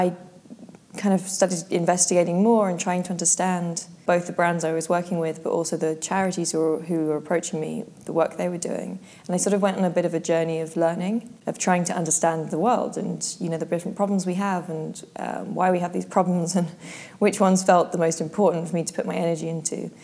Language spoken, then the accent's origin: English; London, United Kingdom; So I was raised in London.